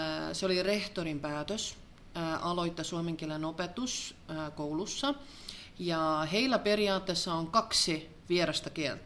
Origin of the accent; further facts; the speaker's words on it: Tallinn, Harju County, Estonia; Finnish is a second language; Olen Tallinnasta, joo.